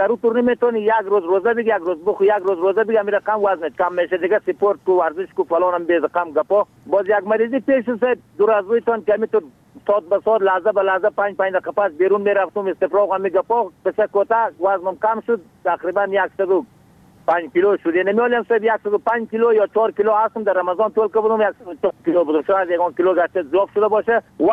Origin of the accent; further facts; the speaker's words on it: Kahmard, Bamyan, Afghanistan; صد از ولسوالی کهمرد قریه یاجر، فعلا در قریه کاغور زندگی میکنم، ولایت ما بامیان.